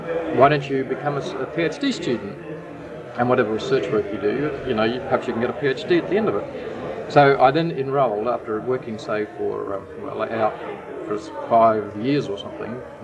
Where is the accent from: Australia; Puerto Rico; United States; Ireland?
Australia; from Australia, could I please borrow a planimeter